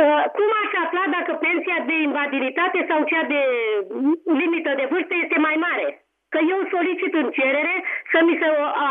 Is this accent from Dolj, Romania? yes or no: no; Teleorman, Romania; din Telorman.